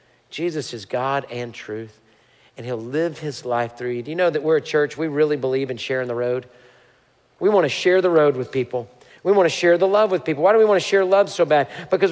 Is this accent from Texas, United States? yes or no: yes; Houston, Texas, United States; The church I grew up in Houston, I was saved in, I was baptized in, I went to student ministry